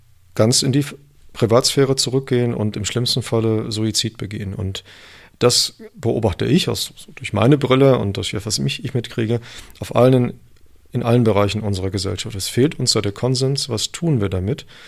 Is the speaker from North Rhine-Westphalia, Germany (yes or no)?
yes; Cologne, North Rhine-Westphalia, Germany; ich komme aus Köln